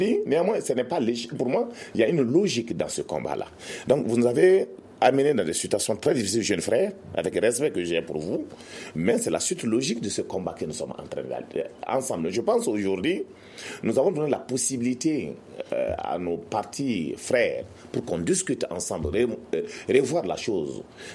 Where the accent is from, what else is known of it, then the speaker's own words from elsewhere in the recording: Mali; Parce que pour nous aujourd'hui, ensemble en tant que Maliens